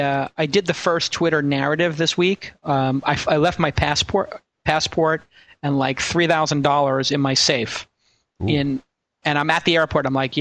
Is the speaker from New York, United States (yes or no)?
yes; Brooklyn, New York, United States; Well, no, because that was when I grew up in Brooklyn.